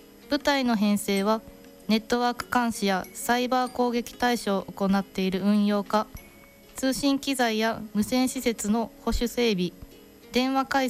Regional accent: Ibaraki, Osaka, Japan; 大阪府茨城市出身です。

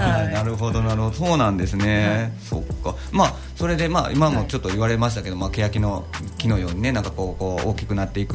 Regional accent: Maizuru, Kyoto, Japan; 僕とかも舞鶴出身なんで

